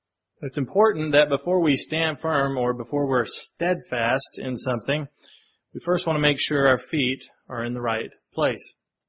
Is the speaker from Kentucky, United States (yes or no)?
yes; Kentucky, United States; but I am from Kentucky, so originally.